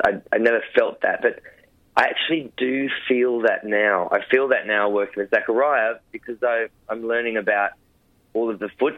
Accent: Logan City, Queensland, Australia; because I grew up in Logan City in Queensland, which is very, very suburban.

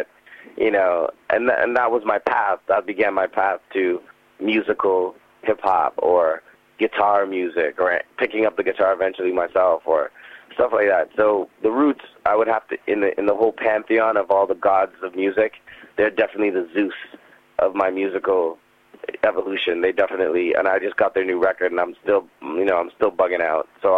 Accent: Canada; also born or lived in Trinidad and Tobago; And it was interesting being a Canadian in Trinidad, looking like everyone else, but not speaking like them. And then coming back to Canada and then not looking like anyone else, but speaking like them, it was interesting.

